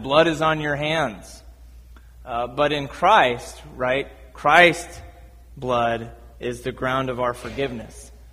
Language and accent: English; Nebraska, United States; I grew up in Nebraska in a very Roman Catholic city, grew up in a largely Roman Catholic neighborhood.